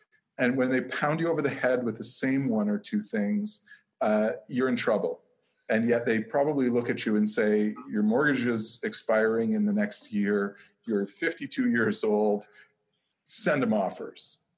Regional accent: Canada; I'm a Canadian, but I look at Fox News as kind of they're feeding their base the information that they assume their base wants to hear.

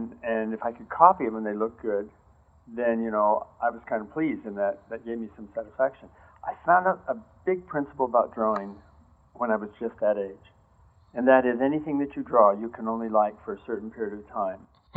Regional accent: El Paso, Texas, United States; born there; I was born in El Paso, Texas, and I remember some of the experiences there where my dad was a policeman on the El Paso police force.

